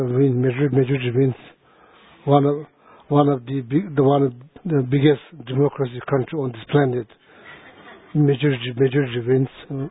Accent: Sikkim, India; now in United States; I was born in Sikkim, grew up in the monastery. I went to the monastery when I was 7 years old, grew up there.

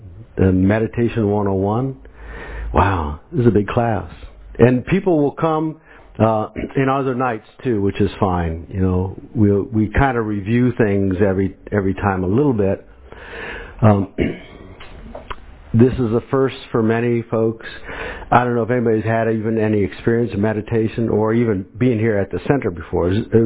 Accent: Ohio, United States; born there; Let's see, I was born in Ohio, and I was raised Methodist.

